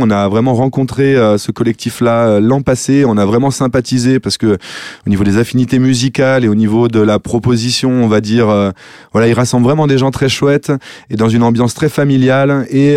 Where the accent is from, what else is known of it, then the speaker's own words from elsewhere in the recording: Saint-Nazaire, Pays de la Loire, France; Alors, je viens de Saint-Nazaire